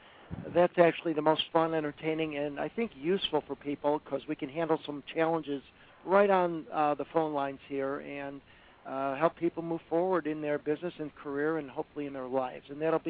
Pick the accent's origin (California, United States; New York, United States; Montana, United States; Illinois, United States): Illinois, United States; Chicago; yes, I'm native Chicagoan, although I've lived other places, and I am a Cubs fan